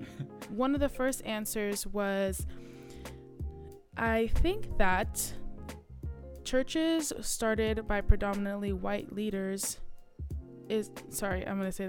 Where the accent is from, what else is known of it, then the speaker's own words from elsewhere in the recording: California, United States; Maybe because I'm from California or very sheltered here in the Inland Empire